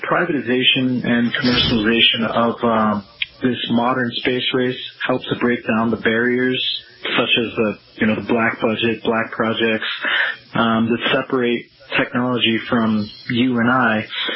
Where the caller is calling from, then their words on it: Phoenix, Arizona, United States; I'm calling from Phoenix.